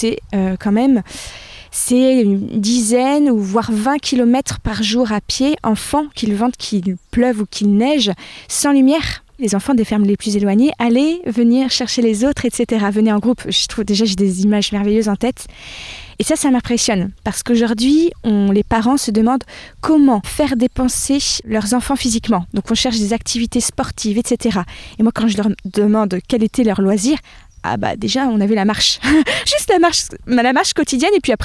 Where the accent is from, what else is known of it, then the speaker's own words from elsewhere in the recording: Cossé-en-Champagne, Pays de la Loire, France; born there; now in Paris, France; Je suis née à Cossé, j'ai 25 ans.